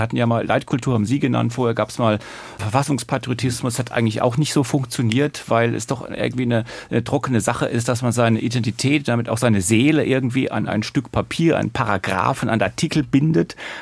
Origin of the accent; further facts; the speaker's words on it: Rhineland-Palatinate, Germany; das weiß ich auch als Pfälzer zu schätzen, dass ich manchmal pfälzern darf.